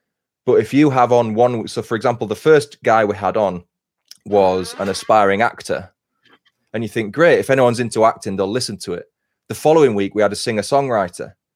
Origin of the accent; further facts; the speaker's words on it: England, United Kingdom; we are all from Northern England